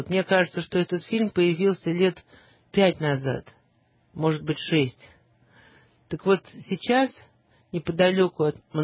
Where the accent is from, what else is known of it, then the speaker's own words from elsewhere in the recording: Moscow, Russia; Это не потому, что я из Москвы.